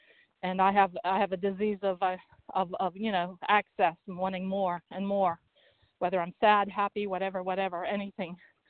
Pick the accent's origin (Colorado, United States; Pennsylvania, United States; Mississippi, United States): Pennsylvania, United States; I am from Pennsylvania.